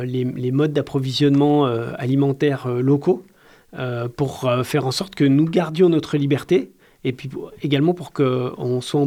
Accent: India; Nous aussi, chez nous en Inde, nous luttons

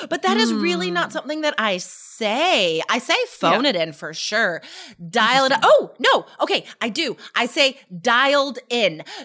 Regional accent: United States; And I'm like, as an American, that's annoying.

